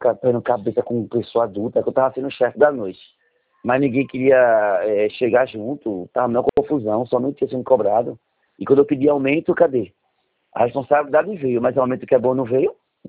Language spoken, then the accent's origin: Portuguese; Recife, Pernambuco, Brazil